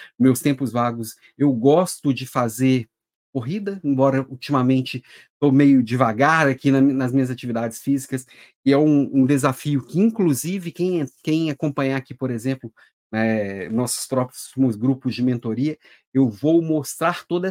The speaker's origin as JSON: {"language": "Portuguese", "town": "Belo Horizonte", "region": "Minas Gerais", "country": "Brazil", "lives_now": "Florianópolis, Brazil", "said": "eu sou um mineirinho perdido aqui em Florianópolis, moro em Florianópolis, mas eu sou de Belo Horizonte, então sou do mundo, sou Minas Gerais"}